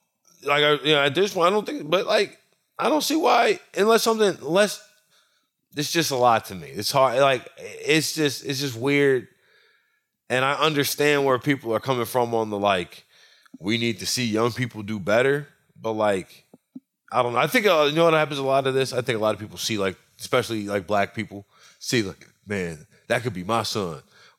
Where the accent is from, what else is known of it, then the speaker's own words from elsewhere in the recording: Louisiana, United States; I grew up around guns. I'm grew up from Louisiana. And I'm from country Louisiana. Like, everybody I knew had guns.